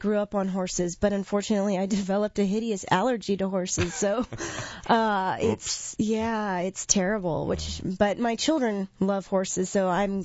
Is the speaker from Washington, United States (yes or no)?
yes; Seattle, Washington, United States; Washington State. I'm from Seattle originally. Mm-hmm. Well, I grew up back and forth in between Eastern and Western Washington, but Seattle mostly.